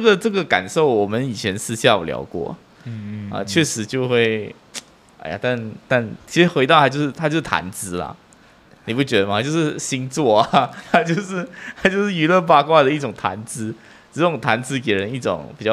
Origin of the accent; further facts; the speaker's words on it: Malaysia; 我们马来西亚华人